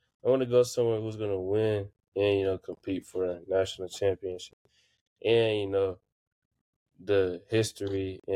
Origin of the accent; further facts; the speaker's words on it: Houston, Texas, United States; now in Ohio, United States; I'm fortunate to be, you know, born and raised in Houston, Texas, and I moved on to Ohio where I'm at now